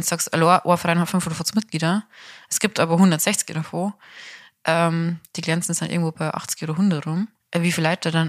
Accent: Bavaria, Germany; bei uns in Bayern sagt man ja Fasching.

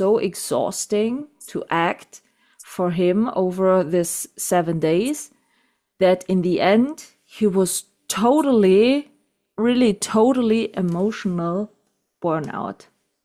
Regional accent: Germany; because this a period piece was shot here in my hometown. In the we have a really big castle here, and my hometown was for 9 months the capital of France in the Second World War.

